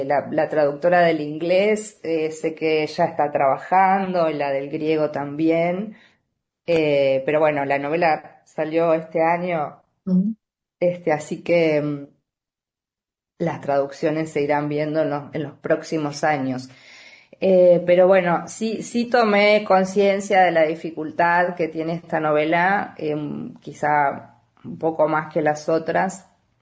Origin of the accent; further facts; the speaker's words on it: Argentina; me sorprendió en un país tan grande como es Argentina, con regiones tan diferentes, donde en cada región hablamos con las particularidades propias de esa región. Me pareció una lectura que creo que la habrán hecho los porteños, porque los provincianos nos las apañamos con las otras.